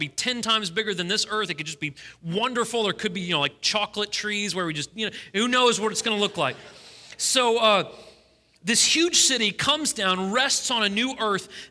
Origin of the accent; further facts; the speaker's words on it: St. Louis, Missouri, United States; born there; now in Tennessee, United States; I was born in St. Louis. My sister lives in Chicago. My dad was born in L.A. My mother was born in St. Louis. We've always lived in big cities until we moved to Tennessee.